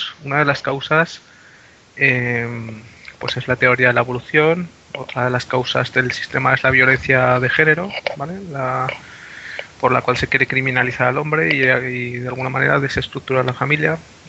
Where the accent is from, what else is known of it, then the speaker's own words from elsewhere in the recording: Spain; hablo de España, que es el lugar, vamos, en mi país, es el lugar que conozco